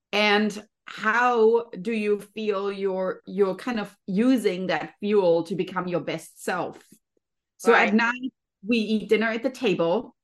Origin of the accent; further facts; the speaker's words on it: Germany; born there; English is a second language; Yeah, you might be able to tell by my beautiful name as well as my absolutely amazing accent that I am born in Germany. So I came here from Germany, lived a quite lovely life there.